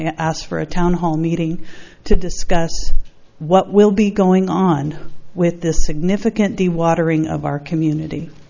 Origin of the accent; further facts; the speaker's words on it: Los Osos, California, United States; I am from Los Osos.